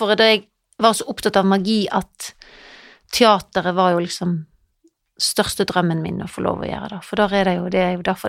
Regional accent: Jondal, Vestland, Norway; now in Denmark; Ja, det er der jeg kommer fra.

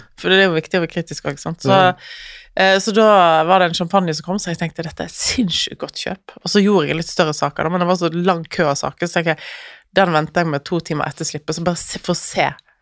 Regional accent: Voss, Vestland, Norway; Jeg kommer fra Voss.

